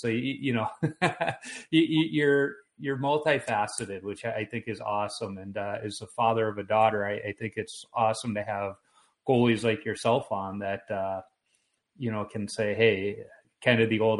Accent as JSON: {"language": "English", "town": "Chicago", "region": "Illinois", "country": "United States", "said": "I am originally from Chicago, but I'm in Minnesota now."}